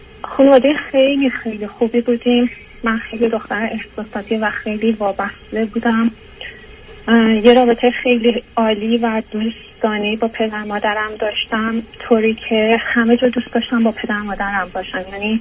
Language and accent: Persian; Iran; moved away as an adult; من 35 سالم هست، ژانویه 2009 از ایران برای ادامه تحصیل اومدم بیرون، به در واقع میشه گفت به درخواست و اصرار پدر مادرم. از یه خانواده 5 نفرم، 2 برادر دارم، من بچه وسط هم،